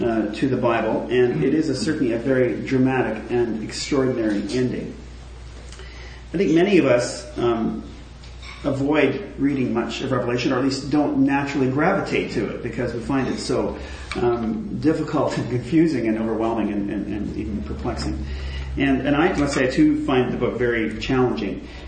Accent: Vauxhall, Alberta, Canada; I grew up in Southern Alberta, the Vauxhall

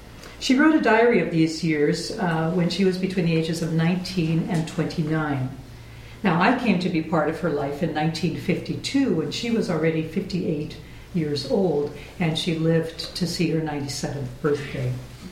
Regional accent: Ontario, Canada; We grew up in the Niagara region, and my family lived here in the Fraser Valley

